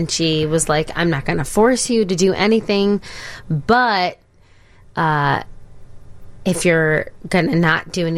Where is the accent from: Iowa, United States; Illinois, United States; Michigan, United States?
Michigan, United States; Lansing; I'm from Lansing, Michigan